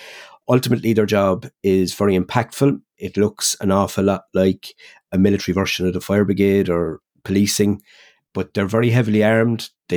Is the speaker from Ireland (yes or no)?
yes; Ireland; it's all about using those friendly skills that we all possess as Irish people, that kind of innate soundness